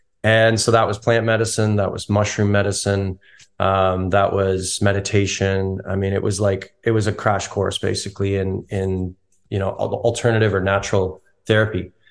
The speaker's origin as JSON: {"language": "English", "country": "Canada", "tie": "born or raised there", "said": "I grew up in Canada and we would have bush parties."}